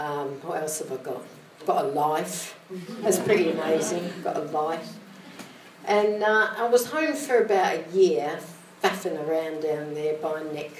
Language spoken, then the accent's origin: English; Australia; now in London, United Kingdom; I lived in Hackney, downtown Hackney. It's the only place to live in London, I tell you. It's beautiful. I got housed there when I came over through crisis, when I came from Australia.